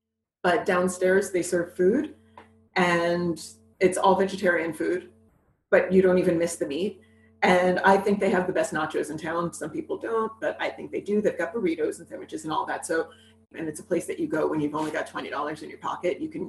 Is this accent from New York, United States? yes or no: yes; New York City, New York, United States; So I'm a diner kid. I grew up in New York City, so I'm a diner kid.